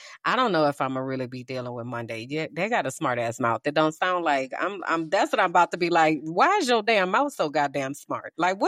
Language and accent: English; New Orleans, Louisiana, United States; Now I got to show your ass I'm from New Orleans